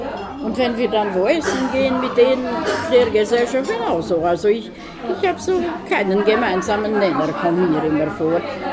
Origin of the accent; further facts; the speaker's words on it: Germany; Ich muss mich praktisch rechtfertigen, weshalb ich als Deutsche überhaupt dort bin.